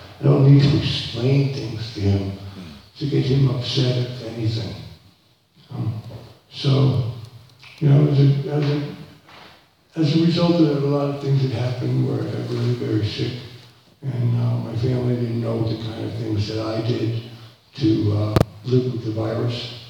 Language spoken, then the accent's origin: English; England, United Kingdom; as a result of me being an Englishman